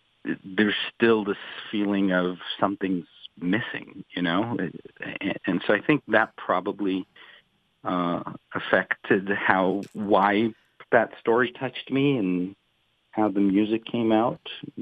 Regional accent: Israel; And I'm originally from Israel, so I grew up knowing a lot of people who survived the Holocaust

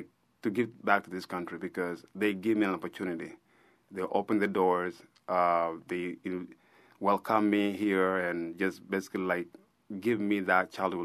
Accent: Sudan; now in United States; But when I came to the United States, I'm no longer … a lost boy of Sudan, but I'm an American.

